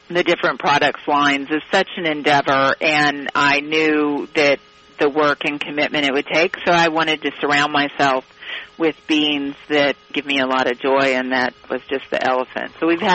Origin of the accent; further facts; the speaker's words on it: Lafayette, Indiana, United States; Well, I grew up in Lafayette, which is just about...